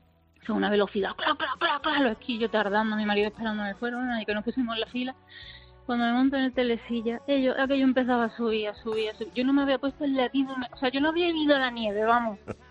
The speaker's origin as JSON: {"language": "Spanish", "region": "Melilla", "country": "Spain", "said": "yo he visto que yo soy de Melilla, he visto la nieve en foto, vamos."}